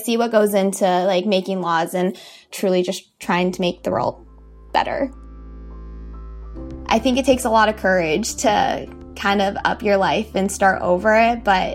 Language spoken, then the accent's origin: English; Colorado, United States; So I'm very excited to be working in the Colorado delegation since it's my home state.